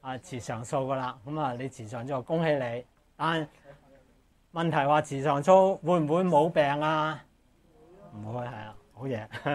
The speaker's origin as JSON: {"language": "Cantonese", "country": "Hong Kong", "said": "比對英國人每日人均食嘅肉咧，我哋香港人咧係英國人嘅四倍"}